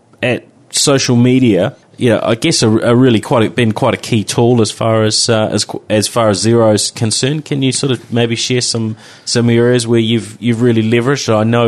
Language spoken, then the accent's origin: English; New Zealand; Yeah, it is a lot of fun, I guess being a Kiwi, getting, going offshore and so on.